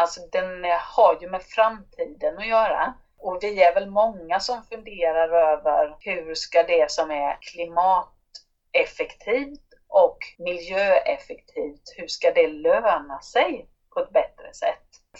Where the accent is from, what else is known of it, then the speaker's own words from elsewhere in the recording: Jönköping County, Sweden; numera är jag landshövding i Jönköpings län, som ju är mitt hemlän då.